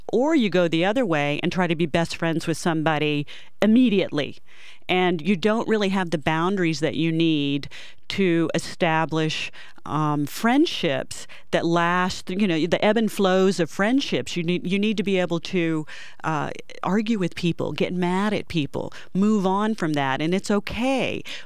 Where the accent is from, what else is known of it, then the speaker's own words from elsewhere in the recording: Fort Benning, Georgia, United States; born there; also born or lived in North Carolina / Virginia / Germany; I was born in Fort Benning, Georgia, and then we moved every year until I was around 8 years old. We went to Georgia, North Carolina, Virginia, back to Georgia.